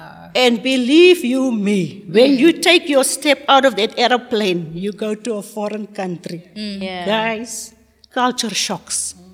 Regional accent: South Africa; Oh, where are you from? I'm from South Africa.

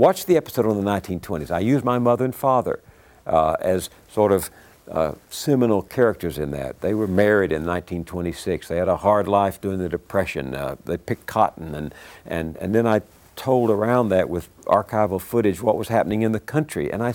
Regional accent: Texas, United States; You know, when I was growing up in East Texas

